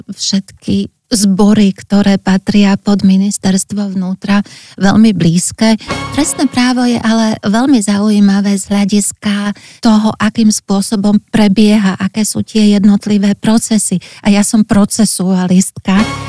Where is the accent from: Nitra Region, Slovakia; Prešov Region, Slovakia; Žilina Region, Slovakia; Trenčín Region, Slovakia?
Prešov Region, Slovakia; Poprad; moved away as an adult; now in Bratislava, Slovakia; ja som rodená Popračanka a teda v Poprade máme aj veľmi hlboké korene. Celá rodina aj z mamkinej, aj z ockovej strany.